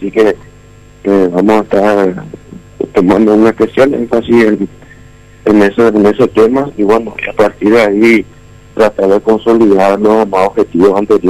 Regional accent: Paraguay; el gran problema que tenemos como paraguayos, que es la justicia.

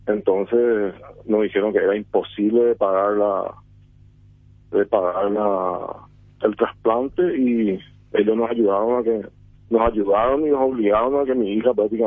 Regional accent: Caaguazú, Paraguay; todo el pueblo me ayudó, yo soy de Caguazú, todos los amigos

